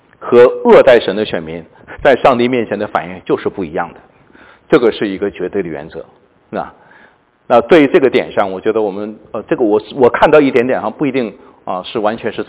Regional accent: Heilongjiang, China; born there; 因为我是生在黑龙江的我们那个时候有很多的这个

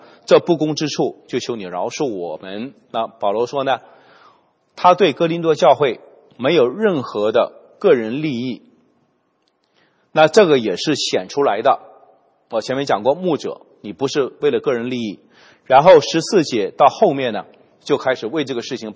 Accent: China; 我们中国人说滴水之恩涌泉相报嘛

